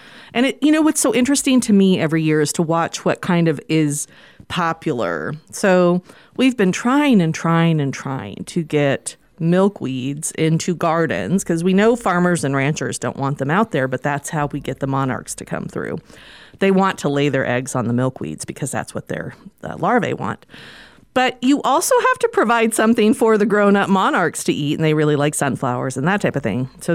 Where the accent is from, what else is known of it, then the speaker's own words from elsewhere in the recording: New Mexico, United States; I grew up in New Mexico, so yeah. Cinco de Mayo was like our party.